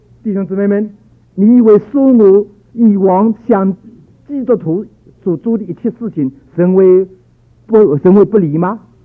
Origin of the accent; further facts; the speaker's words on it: China; 特别我们中国人这个脸皮很要紧的